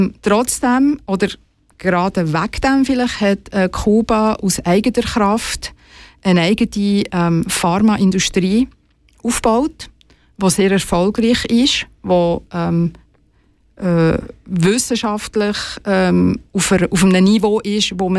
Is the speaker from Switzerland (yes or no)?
yes; Switzerland; Man muss sich vorstellen, bei uns in der Schweiz, all die Geräte, die man sieht, wenn man ins Spital reinkommt